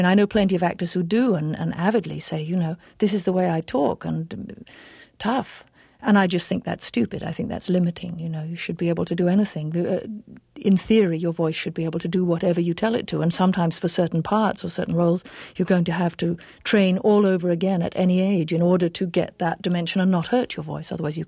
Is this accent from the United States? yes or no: no; England, United Kingdom; accent: English; everybody knows I'm English